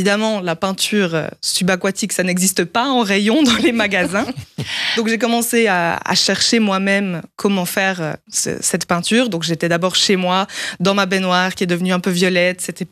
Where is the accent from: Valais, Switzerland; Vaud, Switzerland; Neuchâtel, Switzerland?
Neuchâtel, Switzerland; Colombier; J'ai grandi à Colombier, donc toujours dans le lac en été.